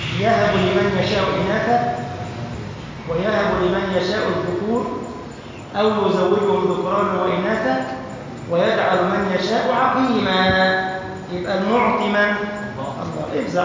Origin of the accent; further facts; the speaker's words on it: Egypt; يمر على بلدنا مصر